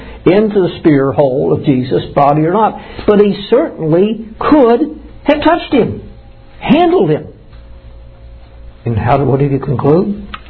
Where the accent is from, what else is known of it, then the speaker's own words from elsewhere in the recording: Missouri, United States; Must have been from my home state, from Missouri.